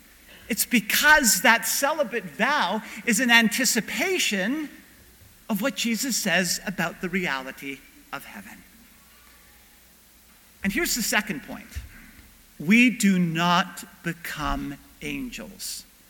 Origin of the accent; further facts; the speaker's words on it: Canada; And part of the gift of being Canadian is that we come from a society and a culture where we might be forgetting this reality